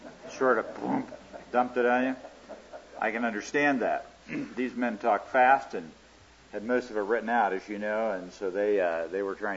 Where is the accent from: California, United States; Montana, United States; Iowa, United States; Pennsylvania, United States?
Iowa, United States; Garden City; it's not like where I grew up in Garden City, Iowa, that everybody knew what you did every day.